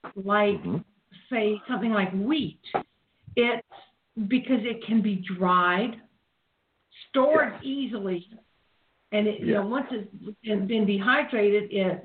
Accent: South Carolina, United States; I grew up in South Carolina. Beans and rice were a staple for a family of 10.

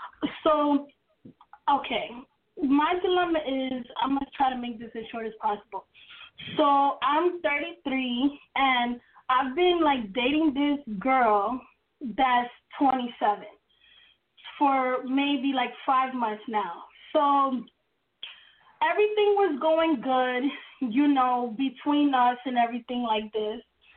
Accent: New York, United States; I'm from New York. And I love your show.

